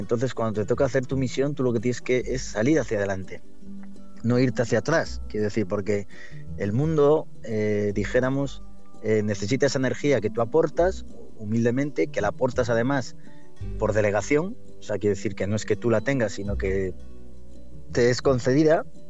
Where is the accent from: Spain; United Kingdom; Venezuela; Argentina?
United Kingdom; England; Spanish is a second language; no sé cómo se dirá, porque soy inglés